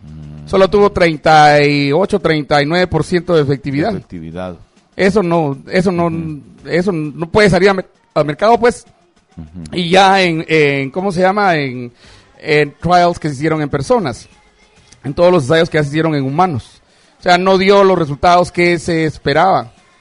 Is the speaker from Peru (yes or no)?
no; Guatemala; ya somos chapines, ya nos acostumbramos a que ahí viene mañana, ¿verdad?